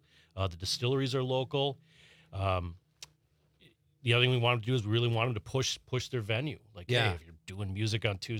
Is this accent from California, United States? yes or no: no; Minnesota, United States; I'm from Minnesota, not as old fashions are there, but not quite like Wisconsin.